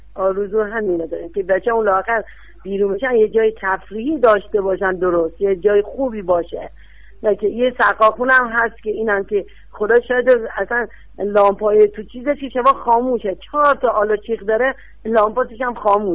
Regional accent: Yazd, Iran; من خودم بچه یزدم، بچه 32 سال اینجا.

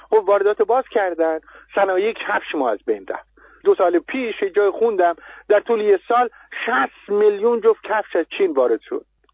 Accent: Mazandaran, Iran; الان من خب اصولا از مازندرانم دیگه، درست؟

